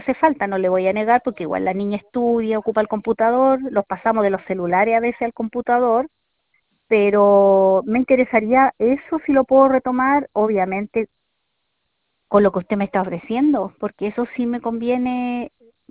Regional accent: Viña del Mar, Valparaíso, Chile; yo soy de Viña.

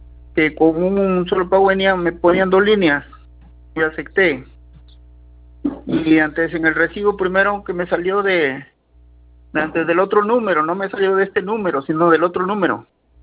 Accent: Paita, Piura, Peru; Y yo soy de Paita, pues para estar viajando a reclamar a Piura, a veces no hay tiempo.

